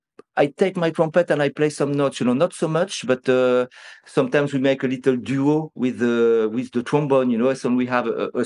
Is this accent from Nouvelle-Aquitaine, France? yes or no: yes; Bordeaux, Nouvelle-Aquitaine, France; I am from Bordeaux.